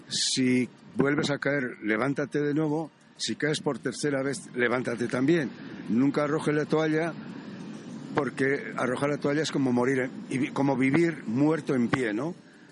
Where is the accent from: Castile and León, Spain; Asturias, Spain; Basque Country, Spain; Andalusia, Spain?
Basque Country, Spain; conocer las montañas de mi tierra, las montañas de Euskal Herria